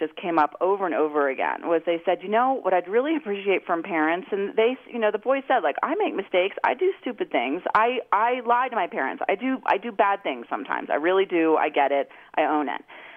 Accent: Washington, District of Columbia, United States; to some of the wealthiest private schools where I grew up in Washington, D.C.

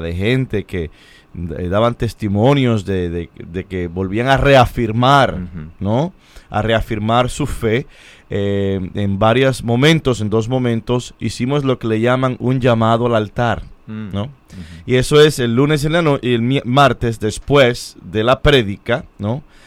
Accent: Brooklyn, New York, United States; born there; yo nací en Brooklyn. Uh-huh. Yo nací en el Hospital de Santa María, en el condado, en el área de Brooklyn, y me bauticé en Nuestra Señora de la Merced, en Brooklyn.

